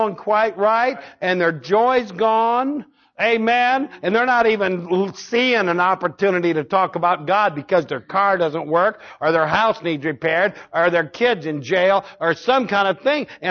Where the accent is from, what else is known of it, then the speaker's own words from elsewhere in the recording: Ohio, United States; And I go, no, I'm from Ohio.